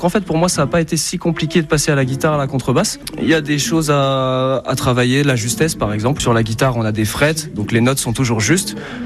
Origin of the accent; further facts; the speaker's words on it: Jargeau, Centre-Val de Loire, France; j'ai 28 ans, je viens de Jargeau et je suis contrebassiste.